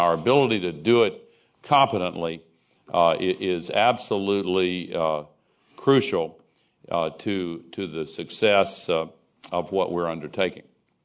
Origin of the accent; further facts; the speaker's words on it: Nashville, Tennessee, United States; in Nashville, my hometown, 3 years ago